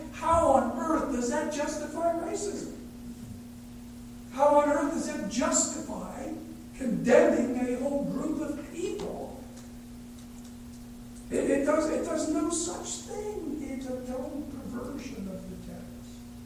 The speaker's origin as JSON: {"language": "English", "town": "New York City", "region": "New York", "country": "United States", "tie": "born there", "said": "I was born in the New York City metropolitan area. You know what we New Yorkers have a reputation for around the world?"}